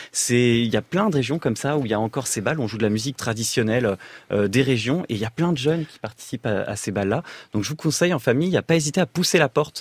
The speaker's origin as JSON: {"language": "French", "town": "Annecy", "region": "Auvergne-Rhône-Alpes", "country": "France", "said": "moi je suis un grand défenseur de ce département, moi je viens d'Annecy"}